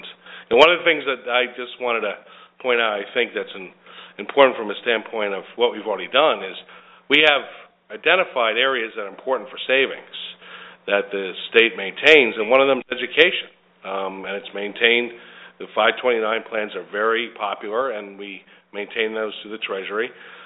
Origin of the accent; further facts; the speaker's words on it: Allentown, Pennsylvania, United States; From Allentown, born and raised in Allentown